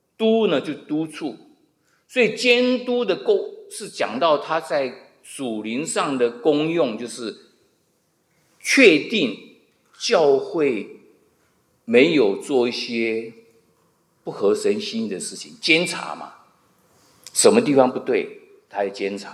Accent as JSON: {"language": "Chinese", "country": "China", "said": "所以这个是远远打翻了我们中国人错误的观念。我们中国人错误观念是养儿防老"}